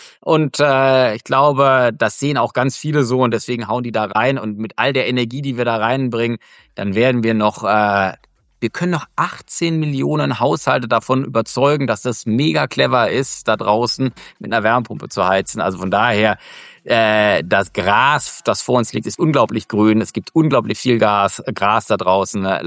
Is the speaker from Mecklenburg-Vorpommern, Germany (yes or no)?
no; Karlsruhe, Baden-Württemberg, Germany; ich komme aus so einer Ecke, ich komme ja aus Karlsruhe, das ist direkt am Elsass dran